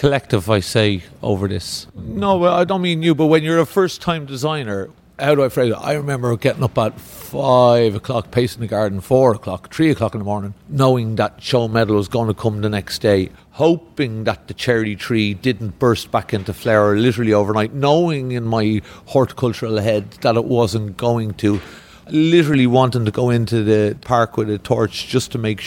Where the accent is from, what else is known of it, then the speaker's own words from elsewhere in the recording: Ireland; accent: Irish; My Irish accent in mind, how do you spell your, did you say Bickerdike?